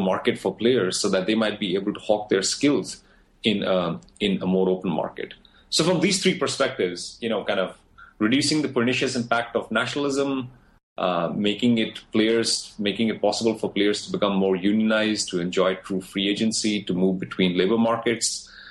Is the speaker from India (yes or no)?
yes; India; now in United States; I now have an American passport. I travel back to India when I can, but I pay taxes in the U.S. I'm an American citizen.